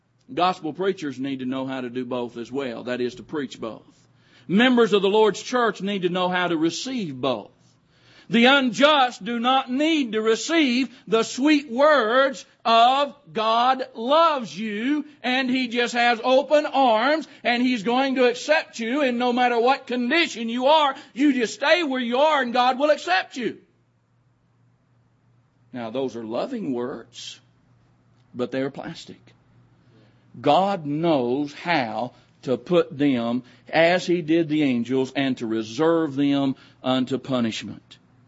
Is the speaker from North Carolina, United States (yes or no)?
no; Oklahoma, United States; I grew up in Oklahoma. I thought maybe we was going to have an interpreter between Oklahoma and Australia.